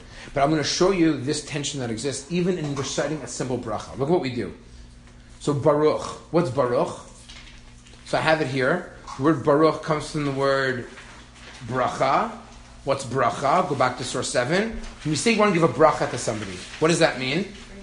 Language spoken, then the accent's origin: English; Toronto, Ontario, Canada; I grew up in Bathurst Manor.